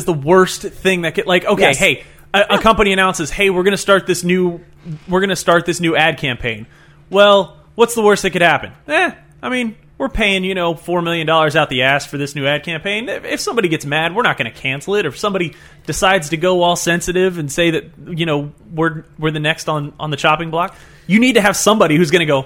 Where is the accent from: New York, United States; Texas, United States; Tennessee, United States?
Texas, United States; Houston; I drive like I'm from Houston because I fucking am.